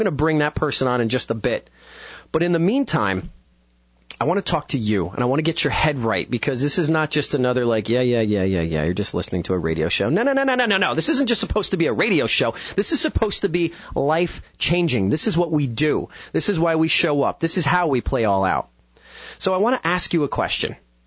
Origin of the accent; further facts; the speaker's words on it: New Jersey, United States; was the little boy who was growing up in North Jersey who was enamored with radio